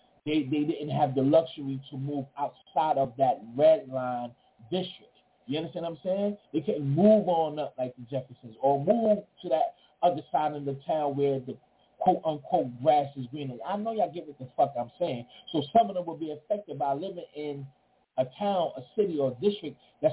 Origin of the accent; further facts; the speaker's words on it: New York, United States; So I'm not being biased just because I'm from New York.